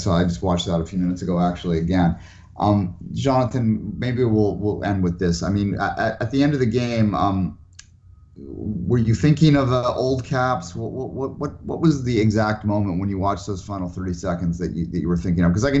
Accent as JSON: {"language": "English", "town": "Belleville", "region": "Ontario", "country": "Canada", "tie": "born or raised there", "said": "So I didn't grow up in Toronto. For those who don't know, I grew up in and around Belleville, Ontario, which is halfway between Toronto and Montreal."}